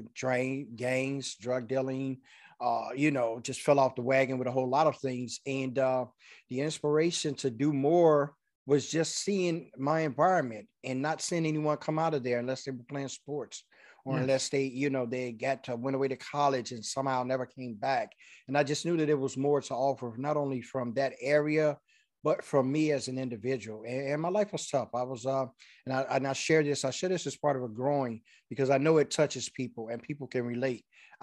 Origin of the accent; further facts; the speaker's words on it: Chicago, Illinois, United States; I was born and raised in Chicago, the south side of the city, Englewood District, if we go even further, one of the most most notorious districts to grow up